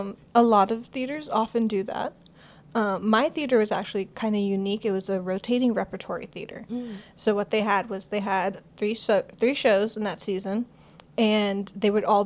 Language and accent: English; Los Angeles, California, United States; I am, yeah. I'm originally from Los Angeles.